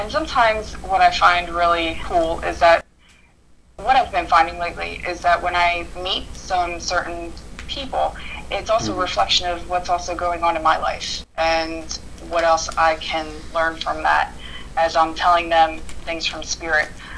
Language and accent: English; Clarksboro, New Jersey, United States; Originally, I'm from about Clarksboro, New Jersey.